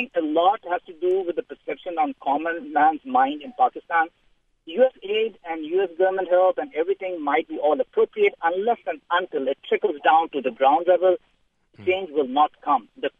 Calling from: Dayton, Ohio, United States; I'm calling from Dayton, as you mentioned.

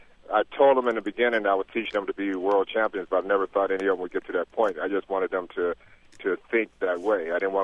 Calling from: Flint, Michigan, United States; I'm calling you from Flint.

